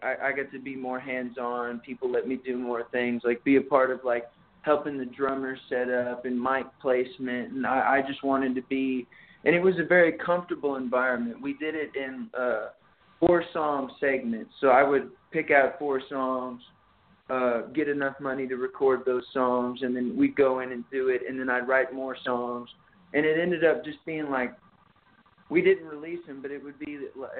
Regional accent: Texas, United States; I came up from Texas and did them both in Nashville

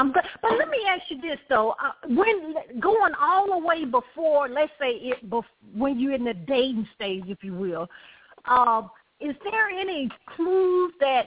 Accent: the South, United States; And, you know, I always say, because I'm from the South

